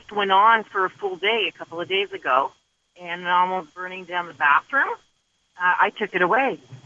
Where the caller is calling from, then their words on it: Rockland, Ontario, Canada; I'm calling from Rockland in Ontario.